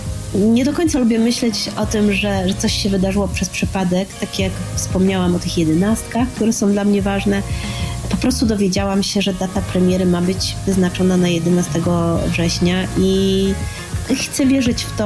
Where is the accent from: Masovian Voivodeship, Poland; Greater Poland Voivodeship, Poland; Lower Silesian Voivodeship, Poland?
Greater Poland Voivodeship, Poland; Poznań; jest też Poznań, w którym się urodziłam i wychowałam, do którego wracam, bo teraz często dzielę swój czas pomiędzy Trójmiasto a Poznań właśnie.